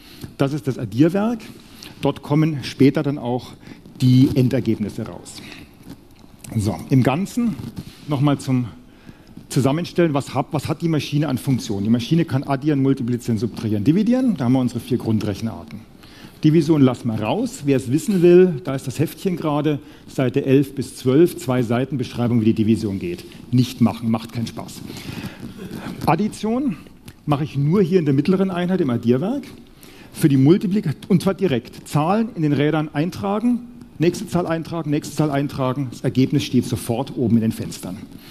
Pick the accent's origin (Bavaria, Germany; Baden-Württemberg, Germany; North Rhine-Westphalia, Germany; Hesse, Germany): Bavaria, Germany; Nuremberg; Das hier ist gerade die Werbung für Nürnberg und Fürth, wo ich herkomme.